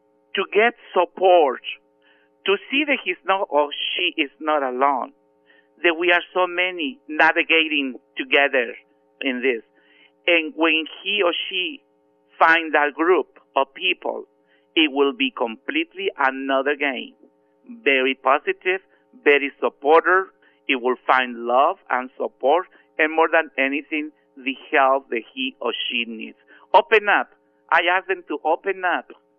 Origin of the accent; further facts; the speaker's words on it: California, United States; I'm from California, and I was diagnosed in the early 90s.